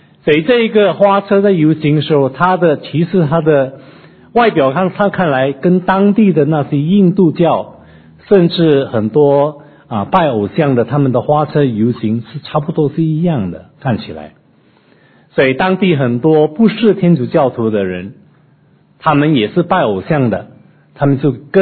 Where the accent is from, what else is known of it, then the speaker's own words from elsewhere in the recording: Bukit Mertajam, Penang, Malaysia; 我来自槟城州的一个小镇叫做大三角，我最近刚刚回去再回来